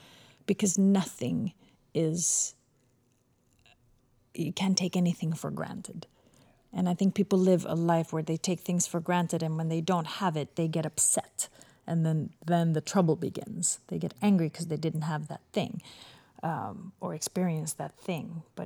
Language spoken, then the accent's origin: English; Sweden; Yeah, first immigration. I was born there. My brother was born there. My sister wasn't born there. I grew up